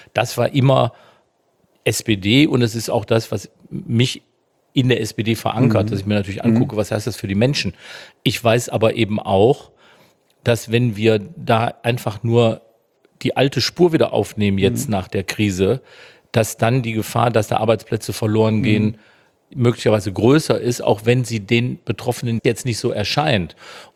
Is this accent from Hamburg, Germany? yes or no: no; North Rhine-Westphalia, Germany; wir kommen aus Nordrhein-Westfalen